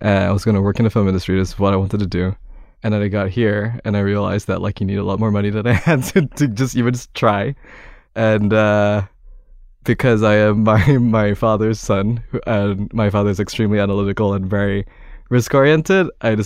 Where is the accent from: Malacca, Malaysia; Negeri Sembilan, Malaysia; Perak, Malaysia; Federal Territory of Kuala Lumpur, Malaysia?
Federal Territory of Kuala Lumpur, Malaysia; Kuala Lumpur; moved away; I'm from Kuala Lumpur, Malaysia originally.